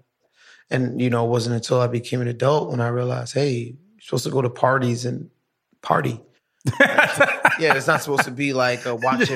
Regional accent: Brooklyn, New York, United States; I'm from downtown Brooklyn. My father's from Nigeria and my mother's from like North Carolina, something like that. But she was born in the Bronx.

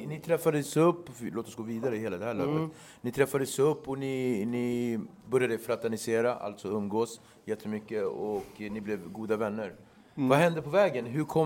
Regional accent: Cape Verde; now in Sweden; Jag är från Kapverde

